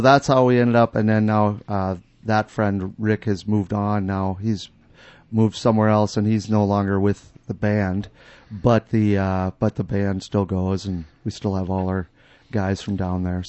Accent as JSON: {"language": "English", "town": "Hallock", "region": "Minnesota", "country": "United States", "tie": "born or raised there", "said": "one of my best friends from my hometown of Hallock, which is up on the Canadian border"}